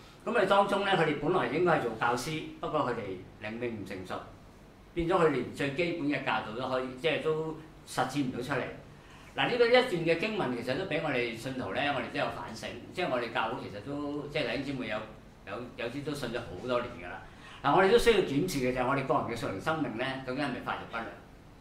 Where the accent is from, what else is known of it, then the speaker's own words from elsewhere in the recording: China; 呢個同我哋中國人嘅社會未必係完全相似